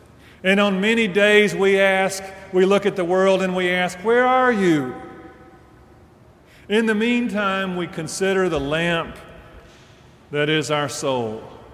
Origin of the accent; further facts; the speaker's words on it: Deep South, United States; Now, as a child growing up in the Deep South, I understood this as being about having my life in order in case the angry judge came today.